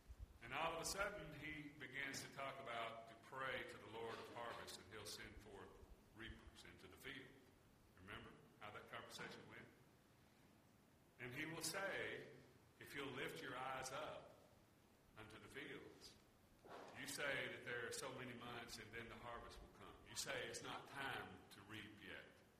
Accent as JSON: {"language": "English", "region": "Mississippi", "country": "United States", "tie": "born or raised there", "said": "I grew up in the South, in the Mississippi Delta, and I've seen massive cotton fields that are just snow white, ready to be picked."}